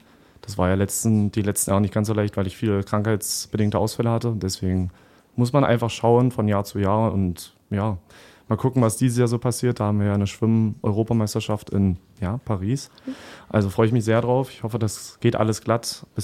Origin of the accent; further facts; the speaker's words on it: Magdeburg, Saxony-Anhalt, Germany; Magdeburg ist meine Heimat so und ich fühle mich pudelwohl hier, habe ja auch meinen Lebensmittelpunkt hier